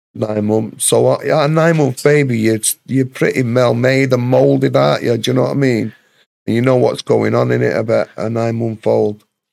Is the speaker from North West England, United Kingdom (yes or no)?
yes; Manchester, North West England, United Kingdom; I was raised in Ancoats Estate then off this Jamaican man and a Welsh woman